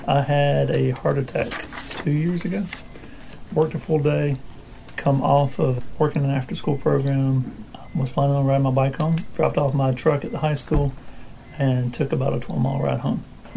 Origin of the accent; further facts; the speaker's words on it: Dahlonega, Georgia, United States; I came from Delonico, Georgia.